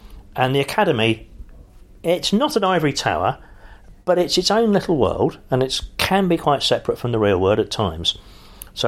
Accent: London, United Kingdom; But I am a Londoner to my core.

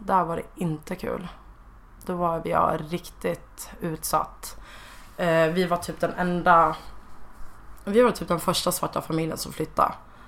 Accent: Gothenburg, Västra Götaland County, Sweden; Jag är född i Göteborg, så jag uppväxt med min mamma.

